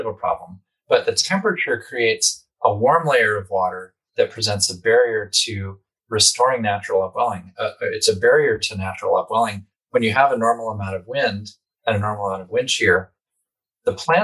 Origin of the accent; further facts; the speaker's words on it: Woods Hole, Massachusetts, United States; In my hometown of Woods Hole, Massachusetts, the average temperature has increased more than 2 degrees Celsius